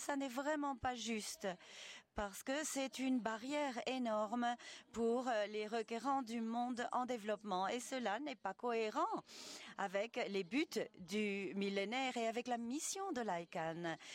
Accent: Belgium; je viens de Belgique

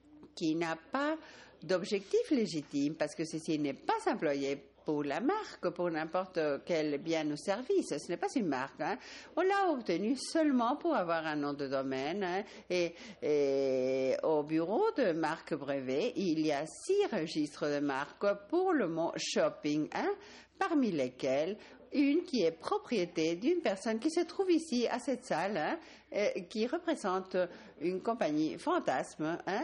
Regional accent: Argentina; French is a second language; Je viens de l'Argentine

